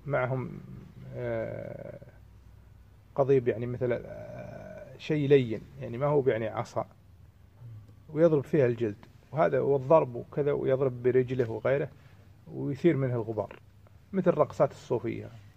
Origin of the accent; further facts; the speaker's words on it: Kuwait; اللي يسمونهم عندنا بالكويت إيش؟ الصبة.